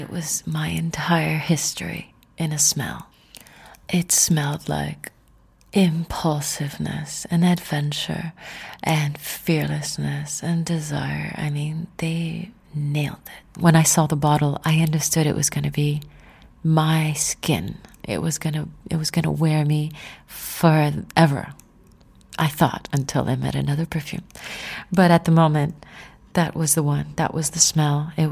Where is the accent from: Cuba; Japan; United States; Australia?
Cuba; I tell people I come from Cuba, they just immediately get this smile on their face